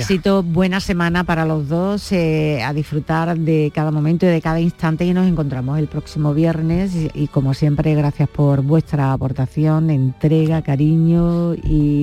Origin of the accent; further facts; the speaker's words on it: Bormujos, Andalusia, Spain; ¿En mi pueblo?